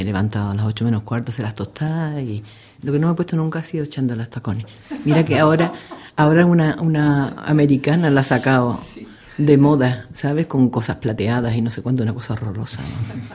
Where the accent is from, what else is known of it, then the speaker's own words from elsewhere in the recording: Andalusia, Spain; aprendí muchísimo de los poetas, de los cánticos, de mi tierra, de Andalucía